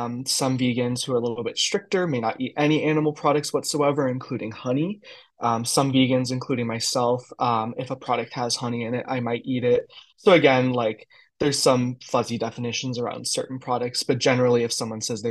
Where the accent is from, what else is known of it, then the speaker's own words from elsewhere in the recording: Midwest, United States; especially because I'm from the Midwest, from an Italian family that's very like, you know, meat and cheese heavy.